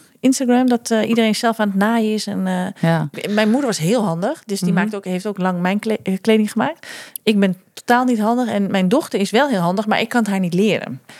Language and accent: Dutch; Zaandam, North Holland, Netherlands; En ik ben opgegroeid in Zaandam.